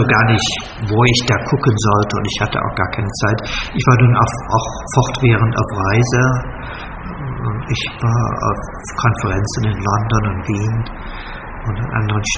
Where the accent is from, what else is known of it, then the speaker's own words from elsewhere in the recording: Bonn, North Rhine-Westphalia, Germany; Also ich bin in Bonn geboren und auch dort aufgewachsen und habe dann erstmal angefangen an der Universität Bonn, ganz kurz, und bin aber dann nach München abgewandert